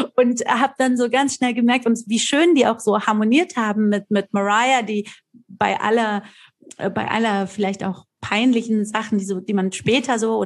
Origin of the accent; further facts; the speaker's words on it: Frankfurt, Hesse, Germany; ich bin in Frankfurt zur Schule gegangen. Ja, ich habe, die Story kennt ja jeder bei mir so, wir haben zu dritt in einer Einzimmerwohnung gewohnt, war Asylantenmädchen in Frankfurt-Griesheim, haben davor im Asylantenheim